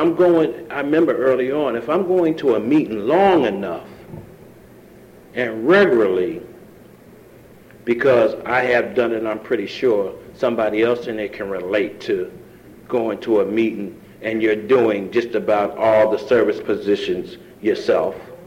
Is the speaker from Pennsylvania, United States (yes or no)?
yes; Philadelphia, Pennsylvania, United States; And I'm from Philadelphia, right? And I used to run up and down the road and go home.